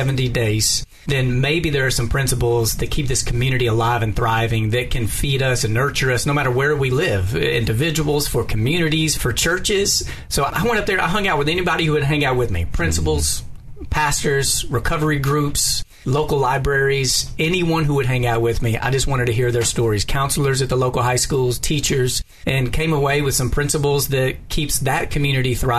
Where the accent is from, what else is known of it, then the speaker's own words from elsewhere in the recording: Texas, United States; now in Memphis, United States; But I grew up in Texas, and I've lived in Memphis now for 9 years. So I've always lived in the South.